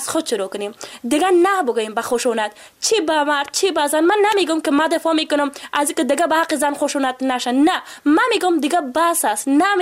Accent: Afghanistan; و ما به عنوان یک جوان که در این جامعه زیست میکنم و به عنوان یک افغان

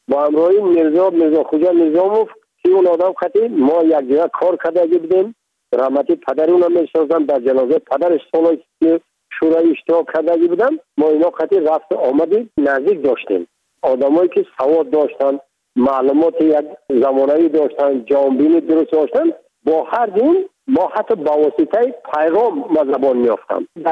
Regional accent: Tajikistan; first language Tajik

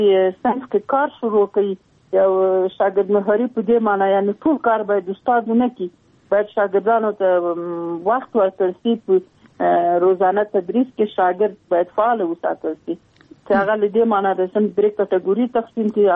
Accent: Logar, Afghanistan; ما درته چې د لوګر ولایت یم، د محمد اغي ولسوالۍ او د سرخاو د کلی.

